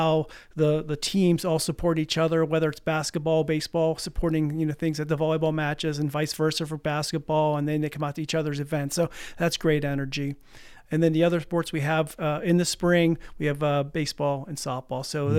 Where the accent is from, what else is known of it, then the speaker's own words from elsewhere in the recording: Pittsburgh, Pennsylvania, United States; now in Clarion, United States; But a little bit of my background, I'm originally from Pittsburgh. I live in Clarion